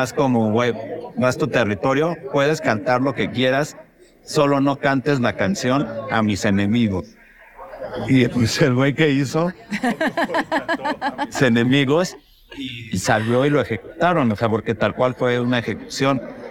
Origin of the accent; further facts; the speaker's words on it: Sinaloa, Mexico; yo estoy contigo porque yo soy de Sinaloa.